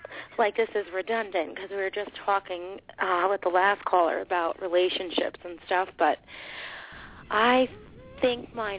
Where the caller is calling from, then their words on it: New York, United States; I'm calling from New York.